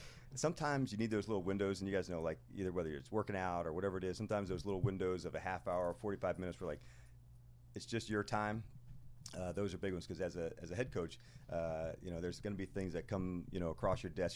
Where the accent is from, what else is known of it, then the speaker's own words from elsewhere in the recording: Morristown, United States; and like even where I grew up in Morristown, there were so many people